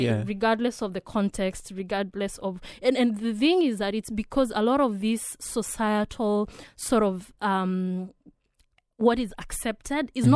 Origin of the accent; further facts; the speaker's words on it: Kenya; I'm from Kenya, like back home